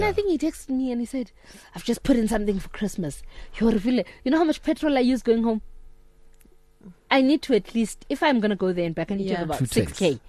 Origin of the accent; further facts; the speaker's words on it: Eastern Cape, South Africa; I'm from the Eastern Cape. I come very far.